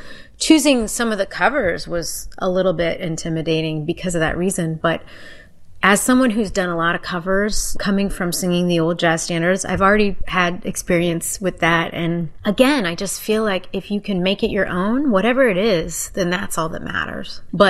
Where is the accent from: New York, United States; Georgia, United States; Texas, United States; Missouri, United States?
Texas, United States; I mean, I grew up in Texas, so.